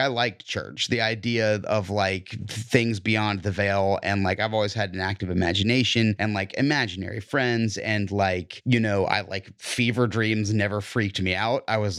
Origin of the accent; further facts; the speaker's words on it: Georgia, United States; I'm from Northwest Georgia, and, like, so I didn't get shame, like, hammered into my head